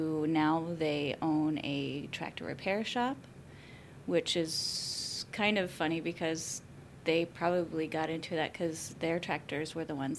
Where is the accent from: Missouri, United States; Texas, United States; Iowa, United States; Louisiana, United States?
Iowa, United States; Hampton; I grew up in Hampton, Iowa, very small town, about 5,000 people. Grew up on a farm.